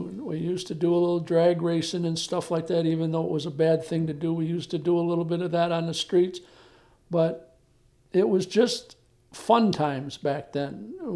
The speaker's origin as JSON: {"language": "English", "town": "Lansing", "region": "Michigan", "country": "United States", "tie": "born or raised there", "said": "And I grew up in Lansing"}